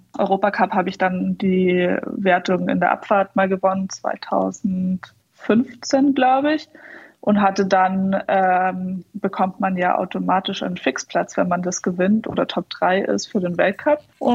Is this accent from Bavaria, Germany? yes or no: yes; Starnberg, Bavaria, Germany; also born or lived in Stuttgart / North Rhine-Westphalia; Er hat dann nach München gewechselt und dann sind wir nach Starnberg eben damals gezogen